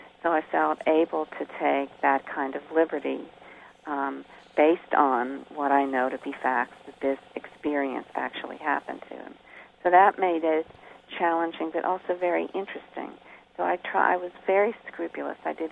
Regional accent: Pittsburgh, Pennsylvania, United States; I grew up in Pittsburgh, and the mythology of steel making, of the heat and the difficulty, and also the magical beauty of it at the same time, was always very striking to me

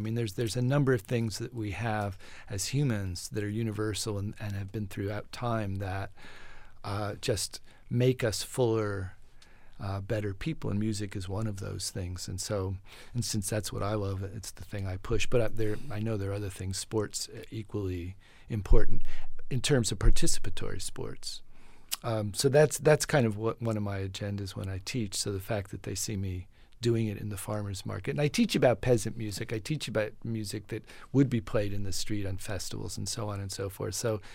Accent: East Coast, United States; born there; You know, I was born on the East Coast. East Coasters are very provincial.

